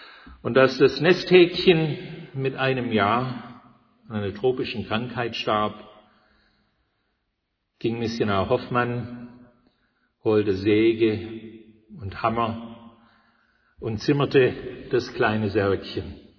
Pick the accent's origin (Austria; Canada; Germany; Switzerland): Canada; moved away; Ich bin kanadischer Staatsbürger, habe einen kanadischen Pass. Obwohl ich nur 2 Jahre meines Lebens in meiner Heimat gelebt habe. Bin immer in der Fremde gewesen.